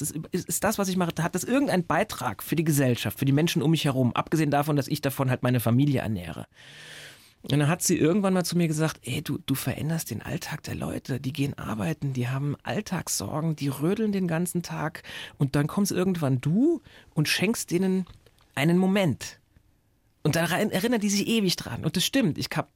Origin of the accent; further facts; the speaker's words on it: Saarbrücken, Saarland, Germany; ich komme ja ursprünglich aus Saarbrücken